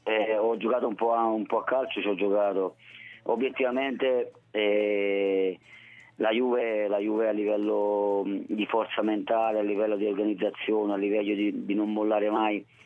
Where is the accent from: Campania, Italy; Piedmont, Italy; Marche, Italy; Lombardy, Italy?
Campania, Italy; Naples; sono napoletano, quindi pensate voi come sono messo io.